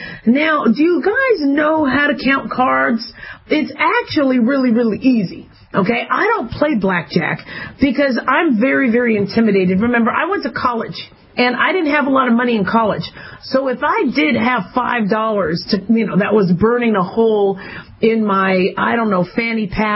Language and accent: English; Las Vegas, Nevada, United States; And I'm from Las Vegas. I've been here since 1981. Yeah, off and on, my folks moved a lot, but I still ended up coming back, graduated high school from Vegas, went to college in Vegas